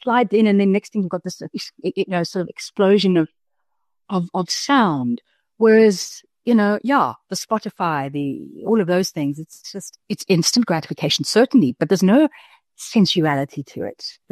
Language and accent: English; South Africa; being South African, what it is to be South African in this crazy world right now.